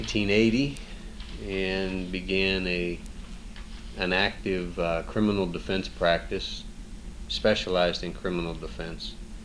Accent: Youngstown, Ohio, United States; I was born in Youngstown at Northside Hospital on January 27, 1952. My parents lived in Brownlee Woods at the time on Nielsen Avenue and moved from there to Dewey Avenue when I was a year old.

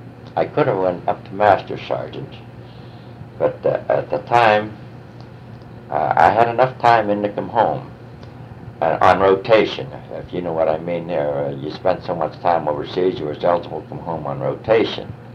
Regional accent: Youngstown, Ohio, United States; And when he learned I was from Youngstown, we got pretty friendly.

